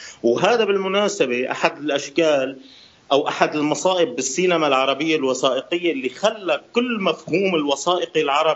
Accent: Syria; نحن كسوريين بعدنا شوي ما خطينا

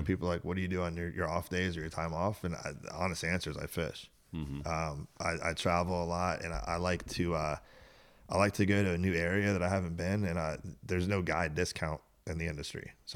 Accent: Tierra Verde, Florida, United States; You know, I was born and raised on Tierra Verde.

